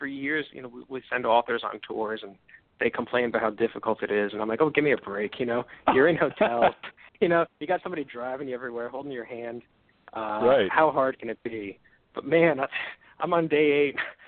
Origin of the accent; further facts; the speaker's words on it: New Jersey, United States; I'm from New Jersey, you know?